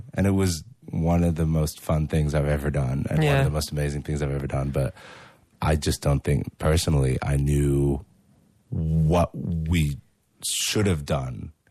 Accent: Australia; Mate, we're all Australian.

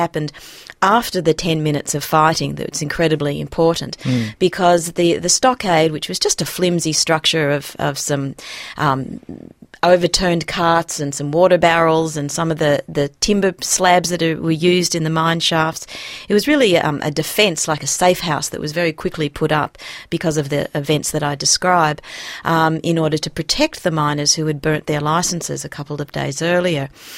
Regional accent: Australia; the things that we hold today as being the values we like to ascribe to ourselves as Australian.

